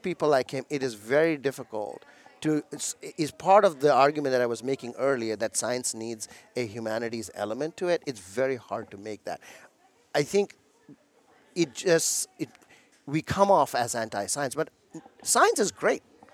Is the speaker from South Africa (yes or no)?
no; India; moved away as an adult; now in United States; I grew up in India. I came here with not much, but a letter of admission to the University of Illinois in 1995.